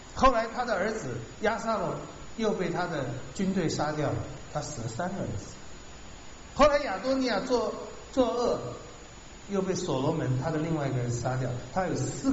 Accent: China; 用我们中国人来讲，身体服法受之父母，他也犯了这个罪。

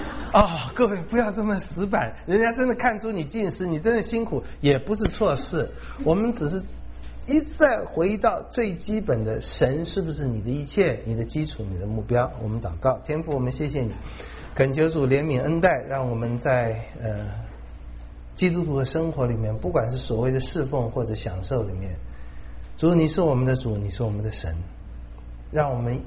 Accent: China; 我们中国人有一句话用在这里很像，打肿脸充胖子

